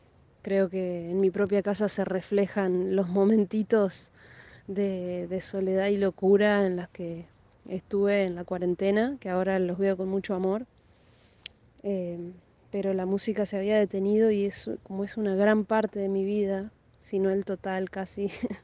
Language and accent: Spanish; Gualeguaychú, Entre Ríos, Argentina; Siempre estoy ahí dando vueltas con Gualeguaychú porque es mi tierra y requiere volver cada vez para alimentar los lazos hermosos que tengo allá.